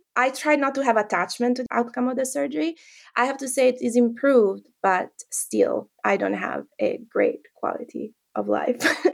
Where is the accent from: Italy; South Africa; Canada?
Italy; moved away as an adult; now in United States; I think before I moved to the US, because I'm originally from Italy, born and raised.